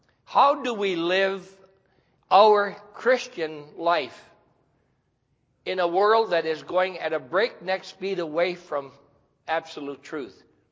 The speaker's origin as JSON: {"language": "English", "region": "Michigan", "country": "United States", "tie": "born or raised there", "said": "You will detect instantly I'm not from Tennessee. We lived in the tip of northern Michigan, 600 miles north of Detroit."}